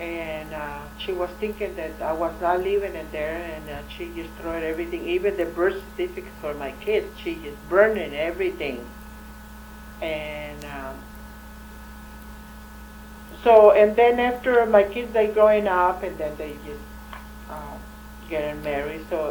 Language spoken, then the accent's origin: English; Texas, United States; English is a second language; when I grew up over there in Texas, it was not, a lot of the field work, to work.